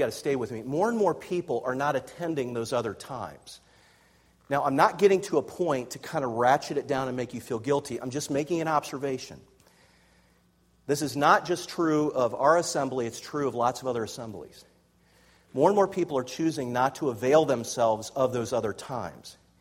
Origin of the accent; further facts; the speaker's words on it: Canton, Ohio, United States; I remember my pastor saying that growing up in Canton, Ohio.